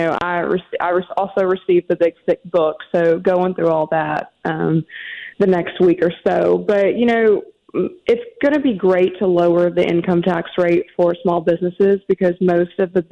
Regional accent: Arkansas, United States; I'm originally from Arkansas, but okay. Sometimes people say you can hear it, you can't.

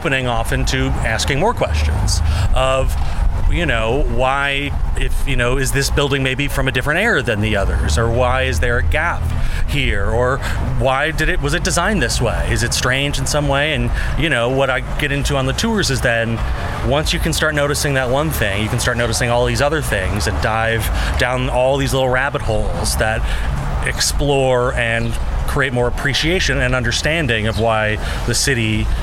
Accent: St. Paul, Minnesota, United States; now in Chicago, United States; I grew up in St. Paul, Minnesota, which is amazing architecture, but it's small.

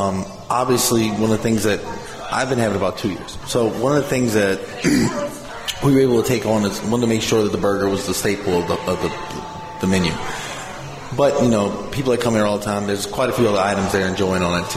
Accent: Merle, Louisiana, United States; born and raised in Merle, graduated from LSU.

